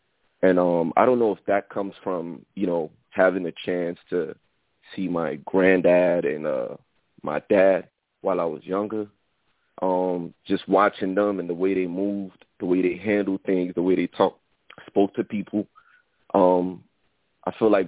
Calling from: Paterson, New Jersey, United States; from Patterson.

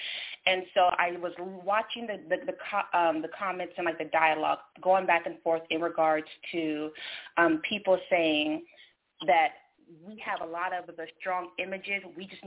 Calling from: California, United States; I'm calling from California.

